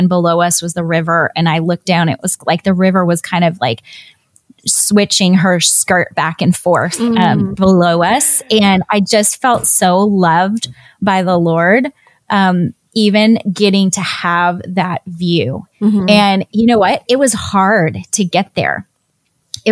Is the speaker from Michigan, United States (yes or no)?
no; Chicago, Illinois, United States; but I also grew up in the city. I grew up in Chicago.